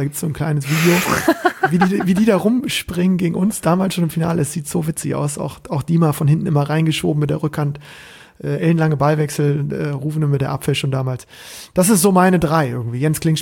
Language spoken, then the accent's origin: German; Bremen, Germany; er war Niedersachse, ich war Bremer